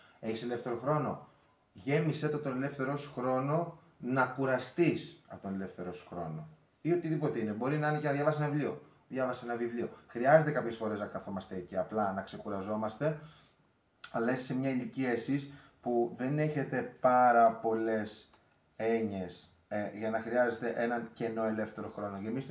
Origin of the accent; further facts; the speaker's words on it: Skala, Peloponnese, Greece; also born or lived in Patras; Εγώ γεννήθηκα το 1992 στις 20 Αυγούστου. Έζησα και μεγάλωσα τα παιδικά μου χρόνια στη Σκάλα Λακωνίας, από όπου και ο τόπος καταγωγής του πατέρα μου. Η μητέρα μου κατάγεται από ένα χωριό άλλο, την Κρεμαστή Λακωνίας